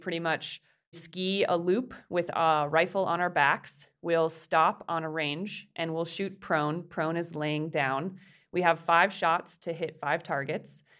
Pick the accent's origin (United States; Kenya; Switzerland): United States; Wisconsin; I grew up a runner in Wisconsin, and I wanted to be an Olympian in track and field.